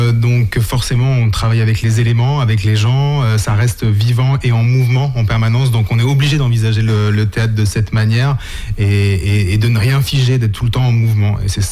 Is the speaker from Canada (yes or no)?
no; Limoges, Nouvelle-Aquitaine, France; Eh bien, moi je viens de Limoges.